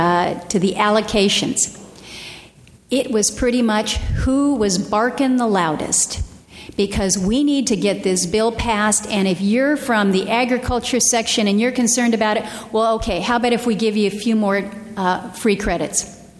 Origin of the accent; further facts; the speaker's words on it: Ketchikan, Alaska, United States; born there; I was born in Ketchikan, Alaska. It's a rainforest. There's nothing more renewable than that rain that keeps pouring down and the hydropower that we have there.